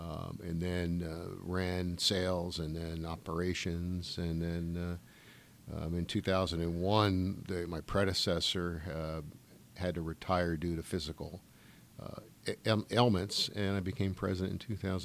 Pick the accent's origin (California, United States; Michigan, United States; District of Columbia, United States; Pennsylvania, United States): Pennsylvania, United States; Philadelphia; born there; Well, I was born in Philadelphia, a small town in eastern Pennsylvania.